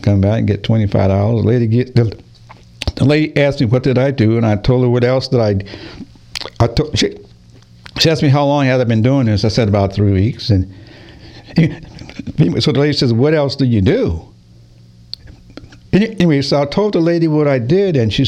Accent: Massachusetts, United States; Now, for those of you not aware, I'm actually from Massachusetts, so we had snow up there. And so I did shovel snow as a teenager, and I made money.

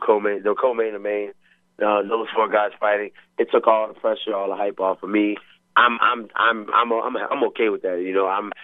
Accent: New Orleans, Louisiana, United States; I'm from New Orleans, born and raised.

